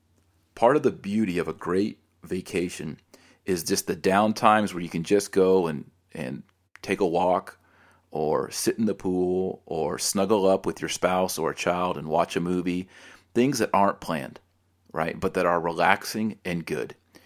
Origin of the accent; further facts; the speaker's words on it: United States; As an American, I think one of the faults of Americans is that we toil to acquire wealth